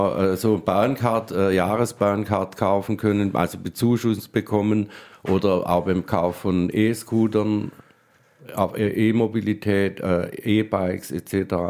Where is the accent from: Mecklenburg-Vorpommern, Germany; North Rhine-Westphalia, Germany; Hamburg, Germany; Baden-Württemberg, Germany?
Baden-Württemberg, Germany; accent: Swabian; als Schwabe.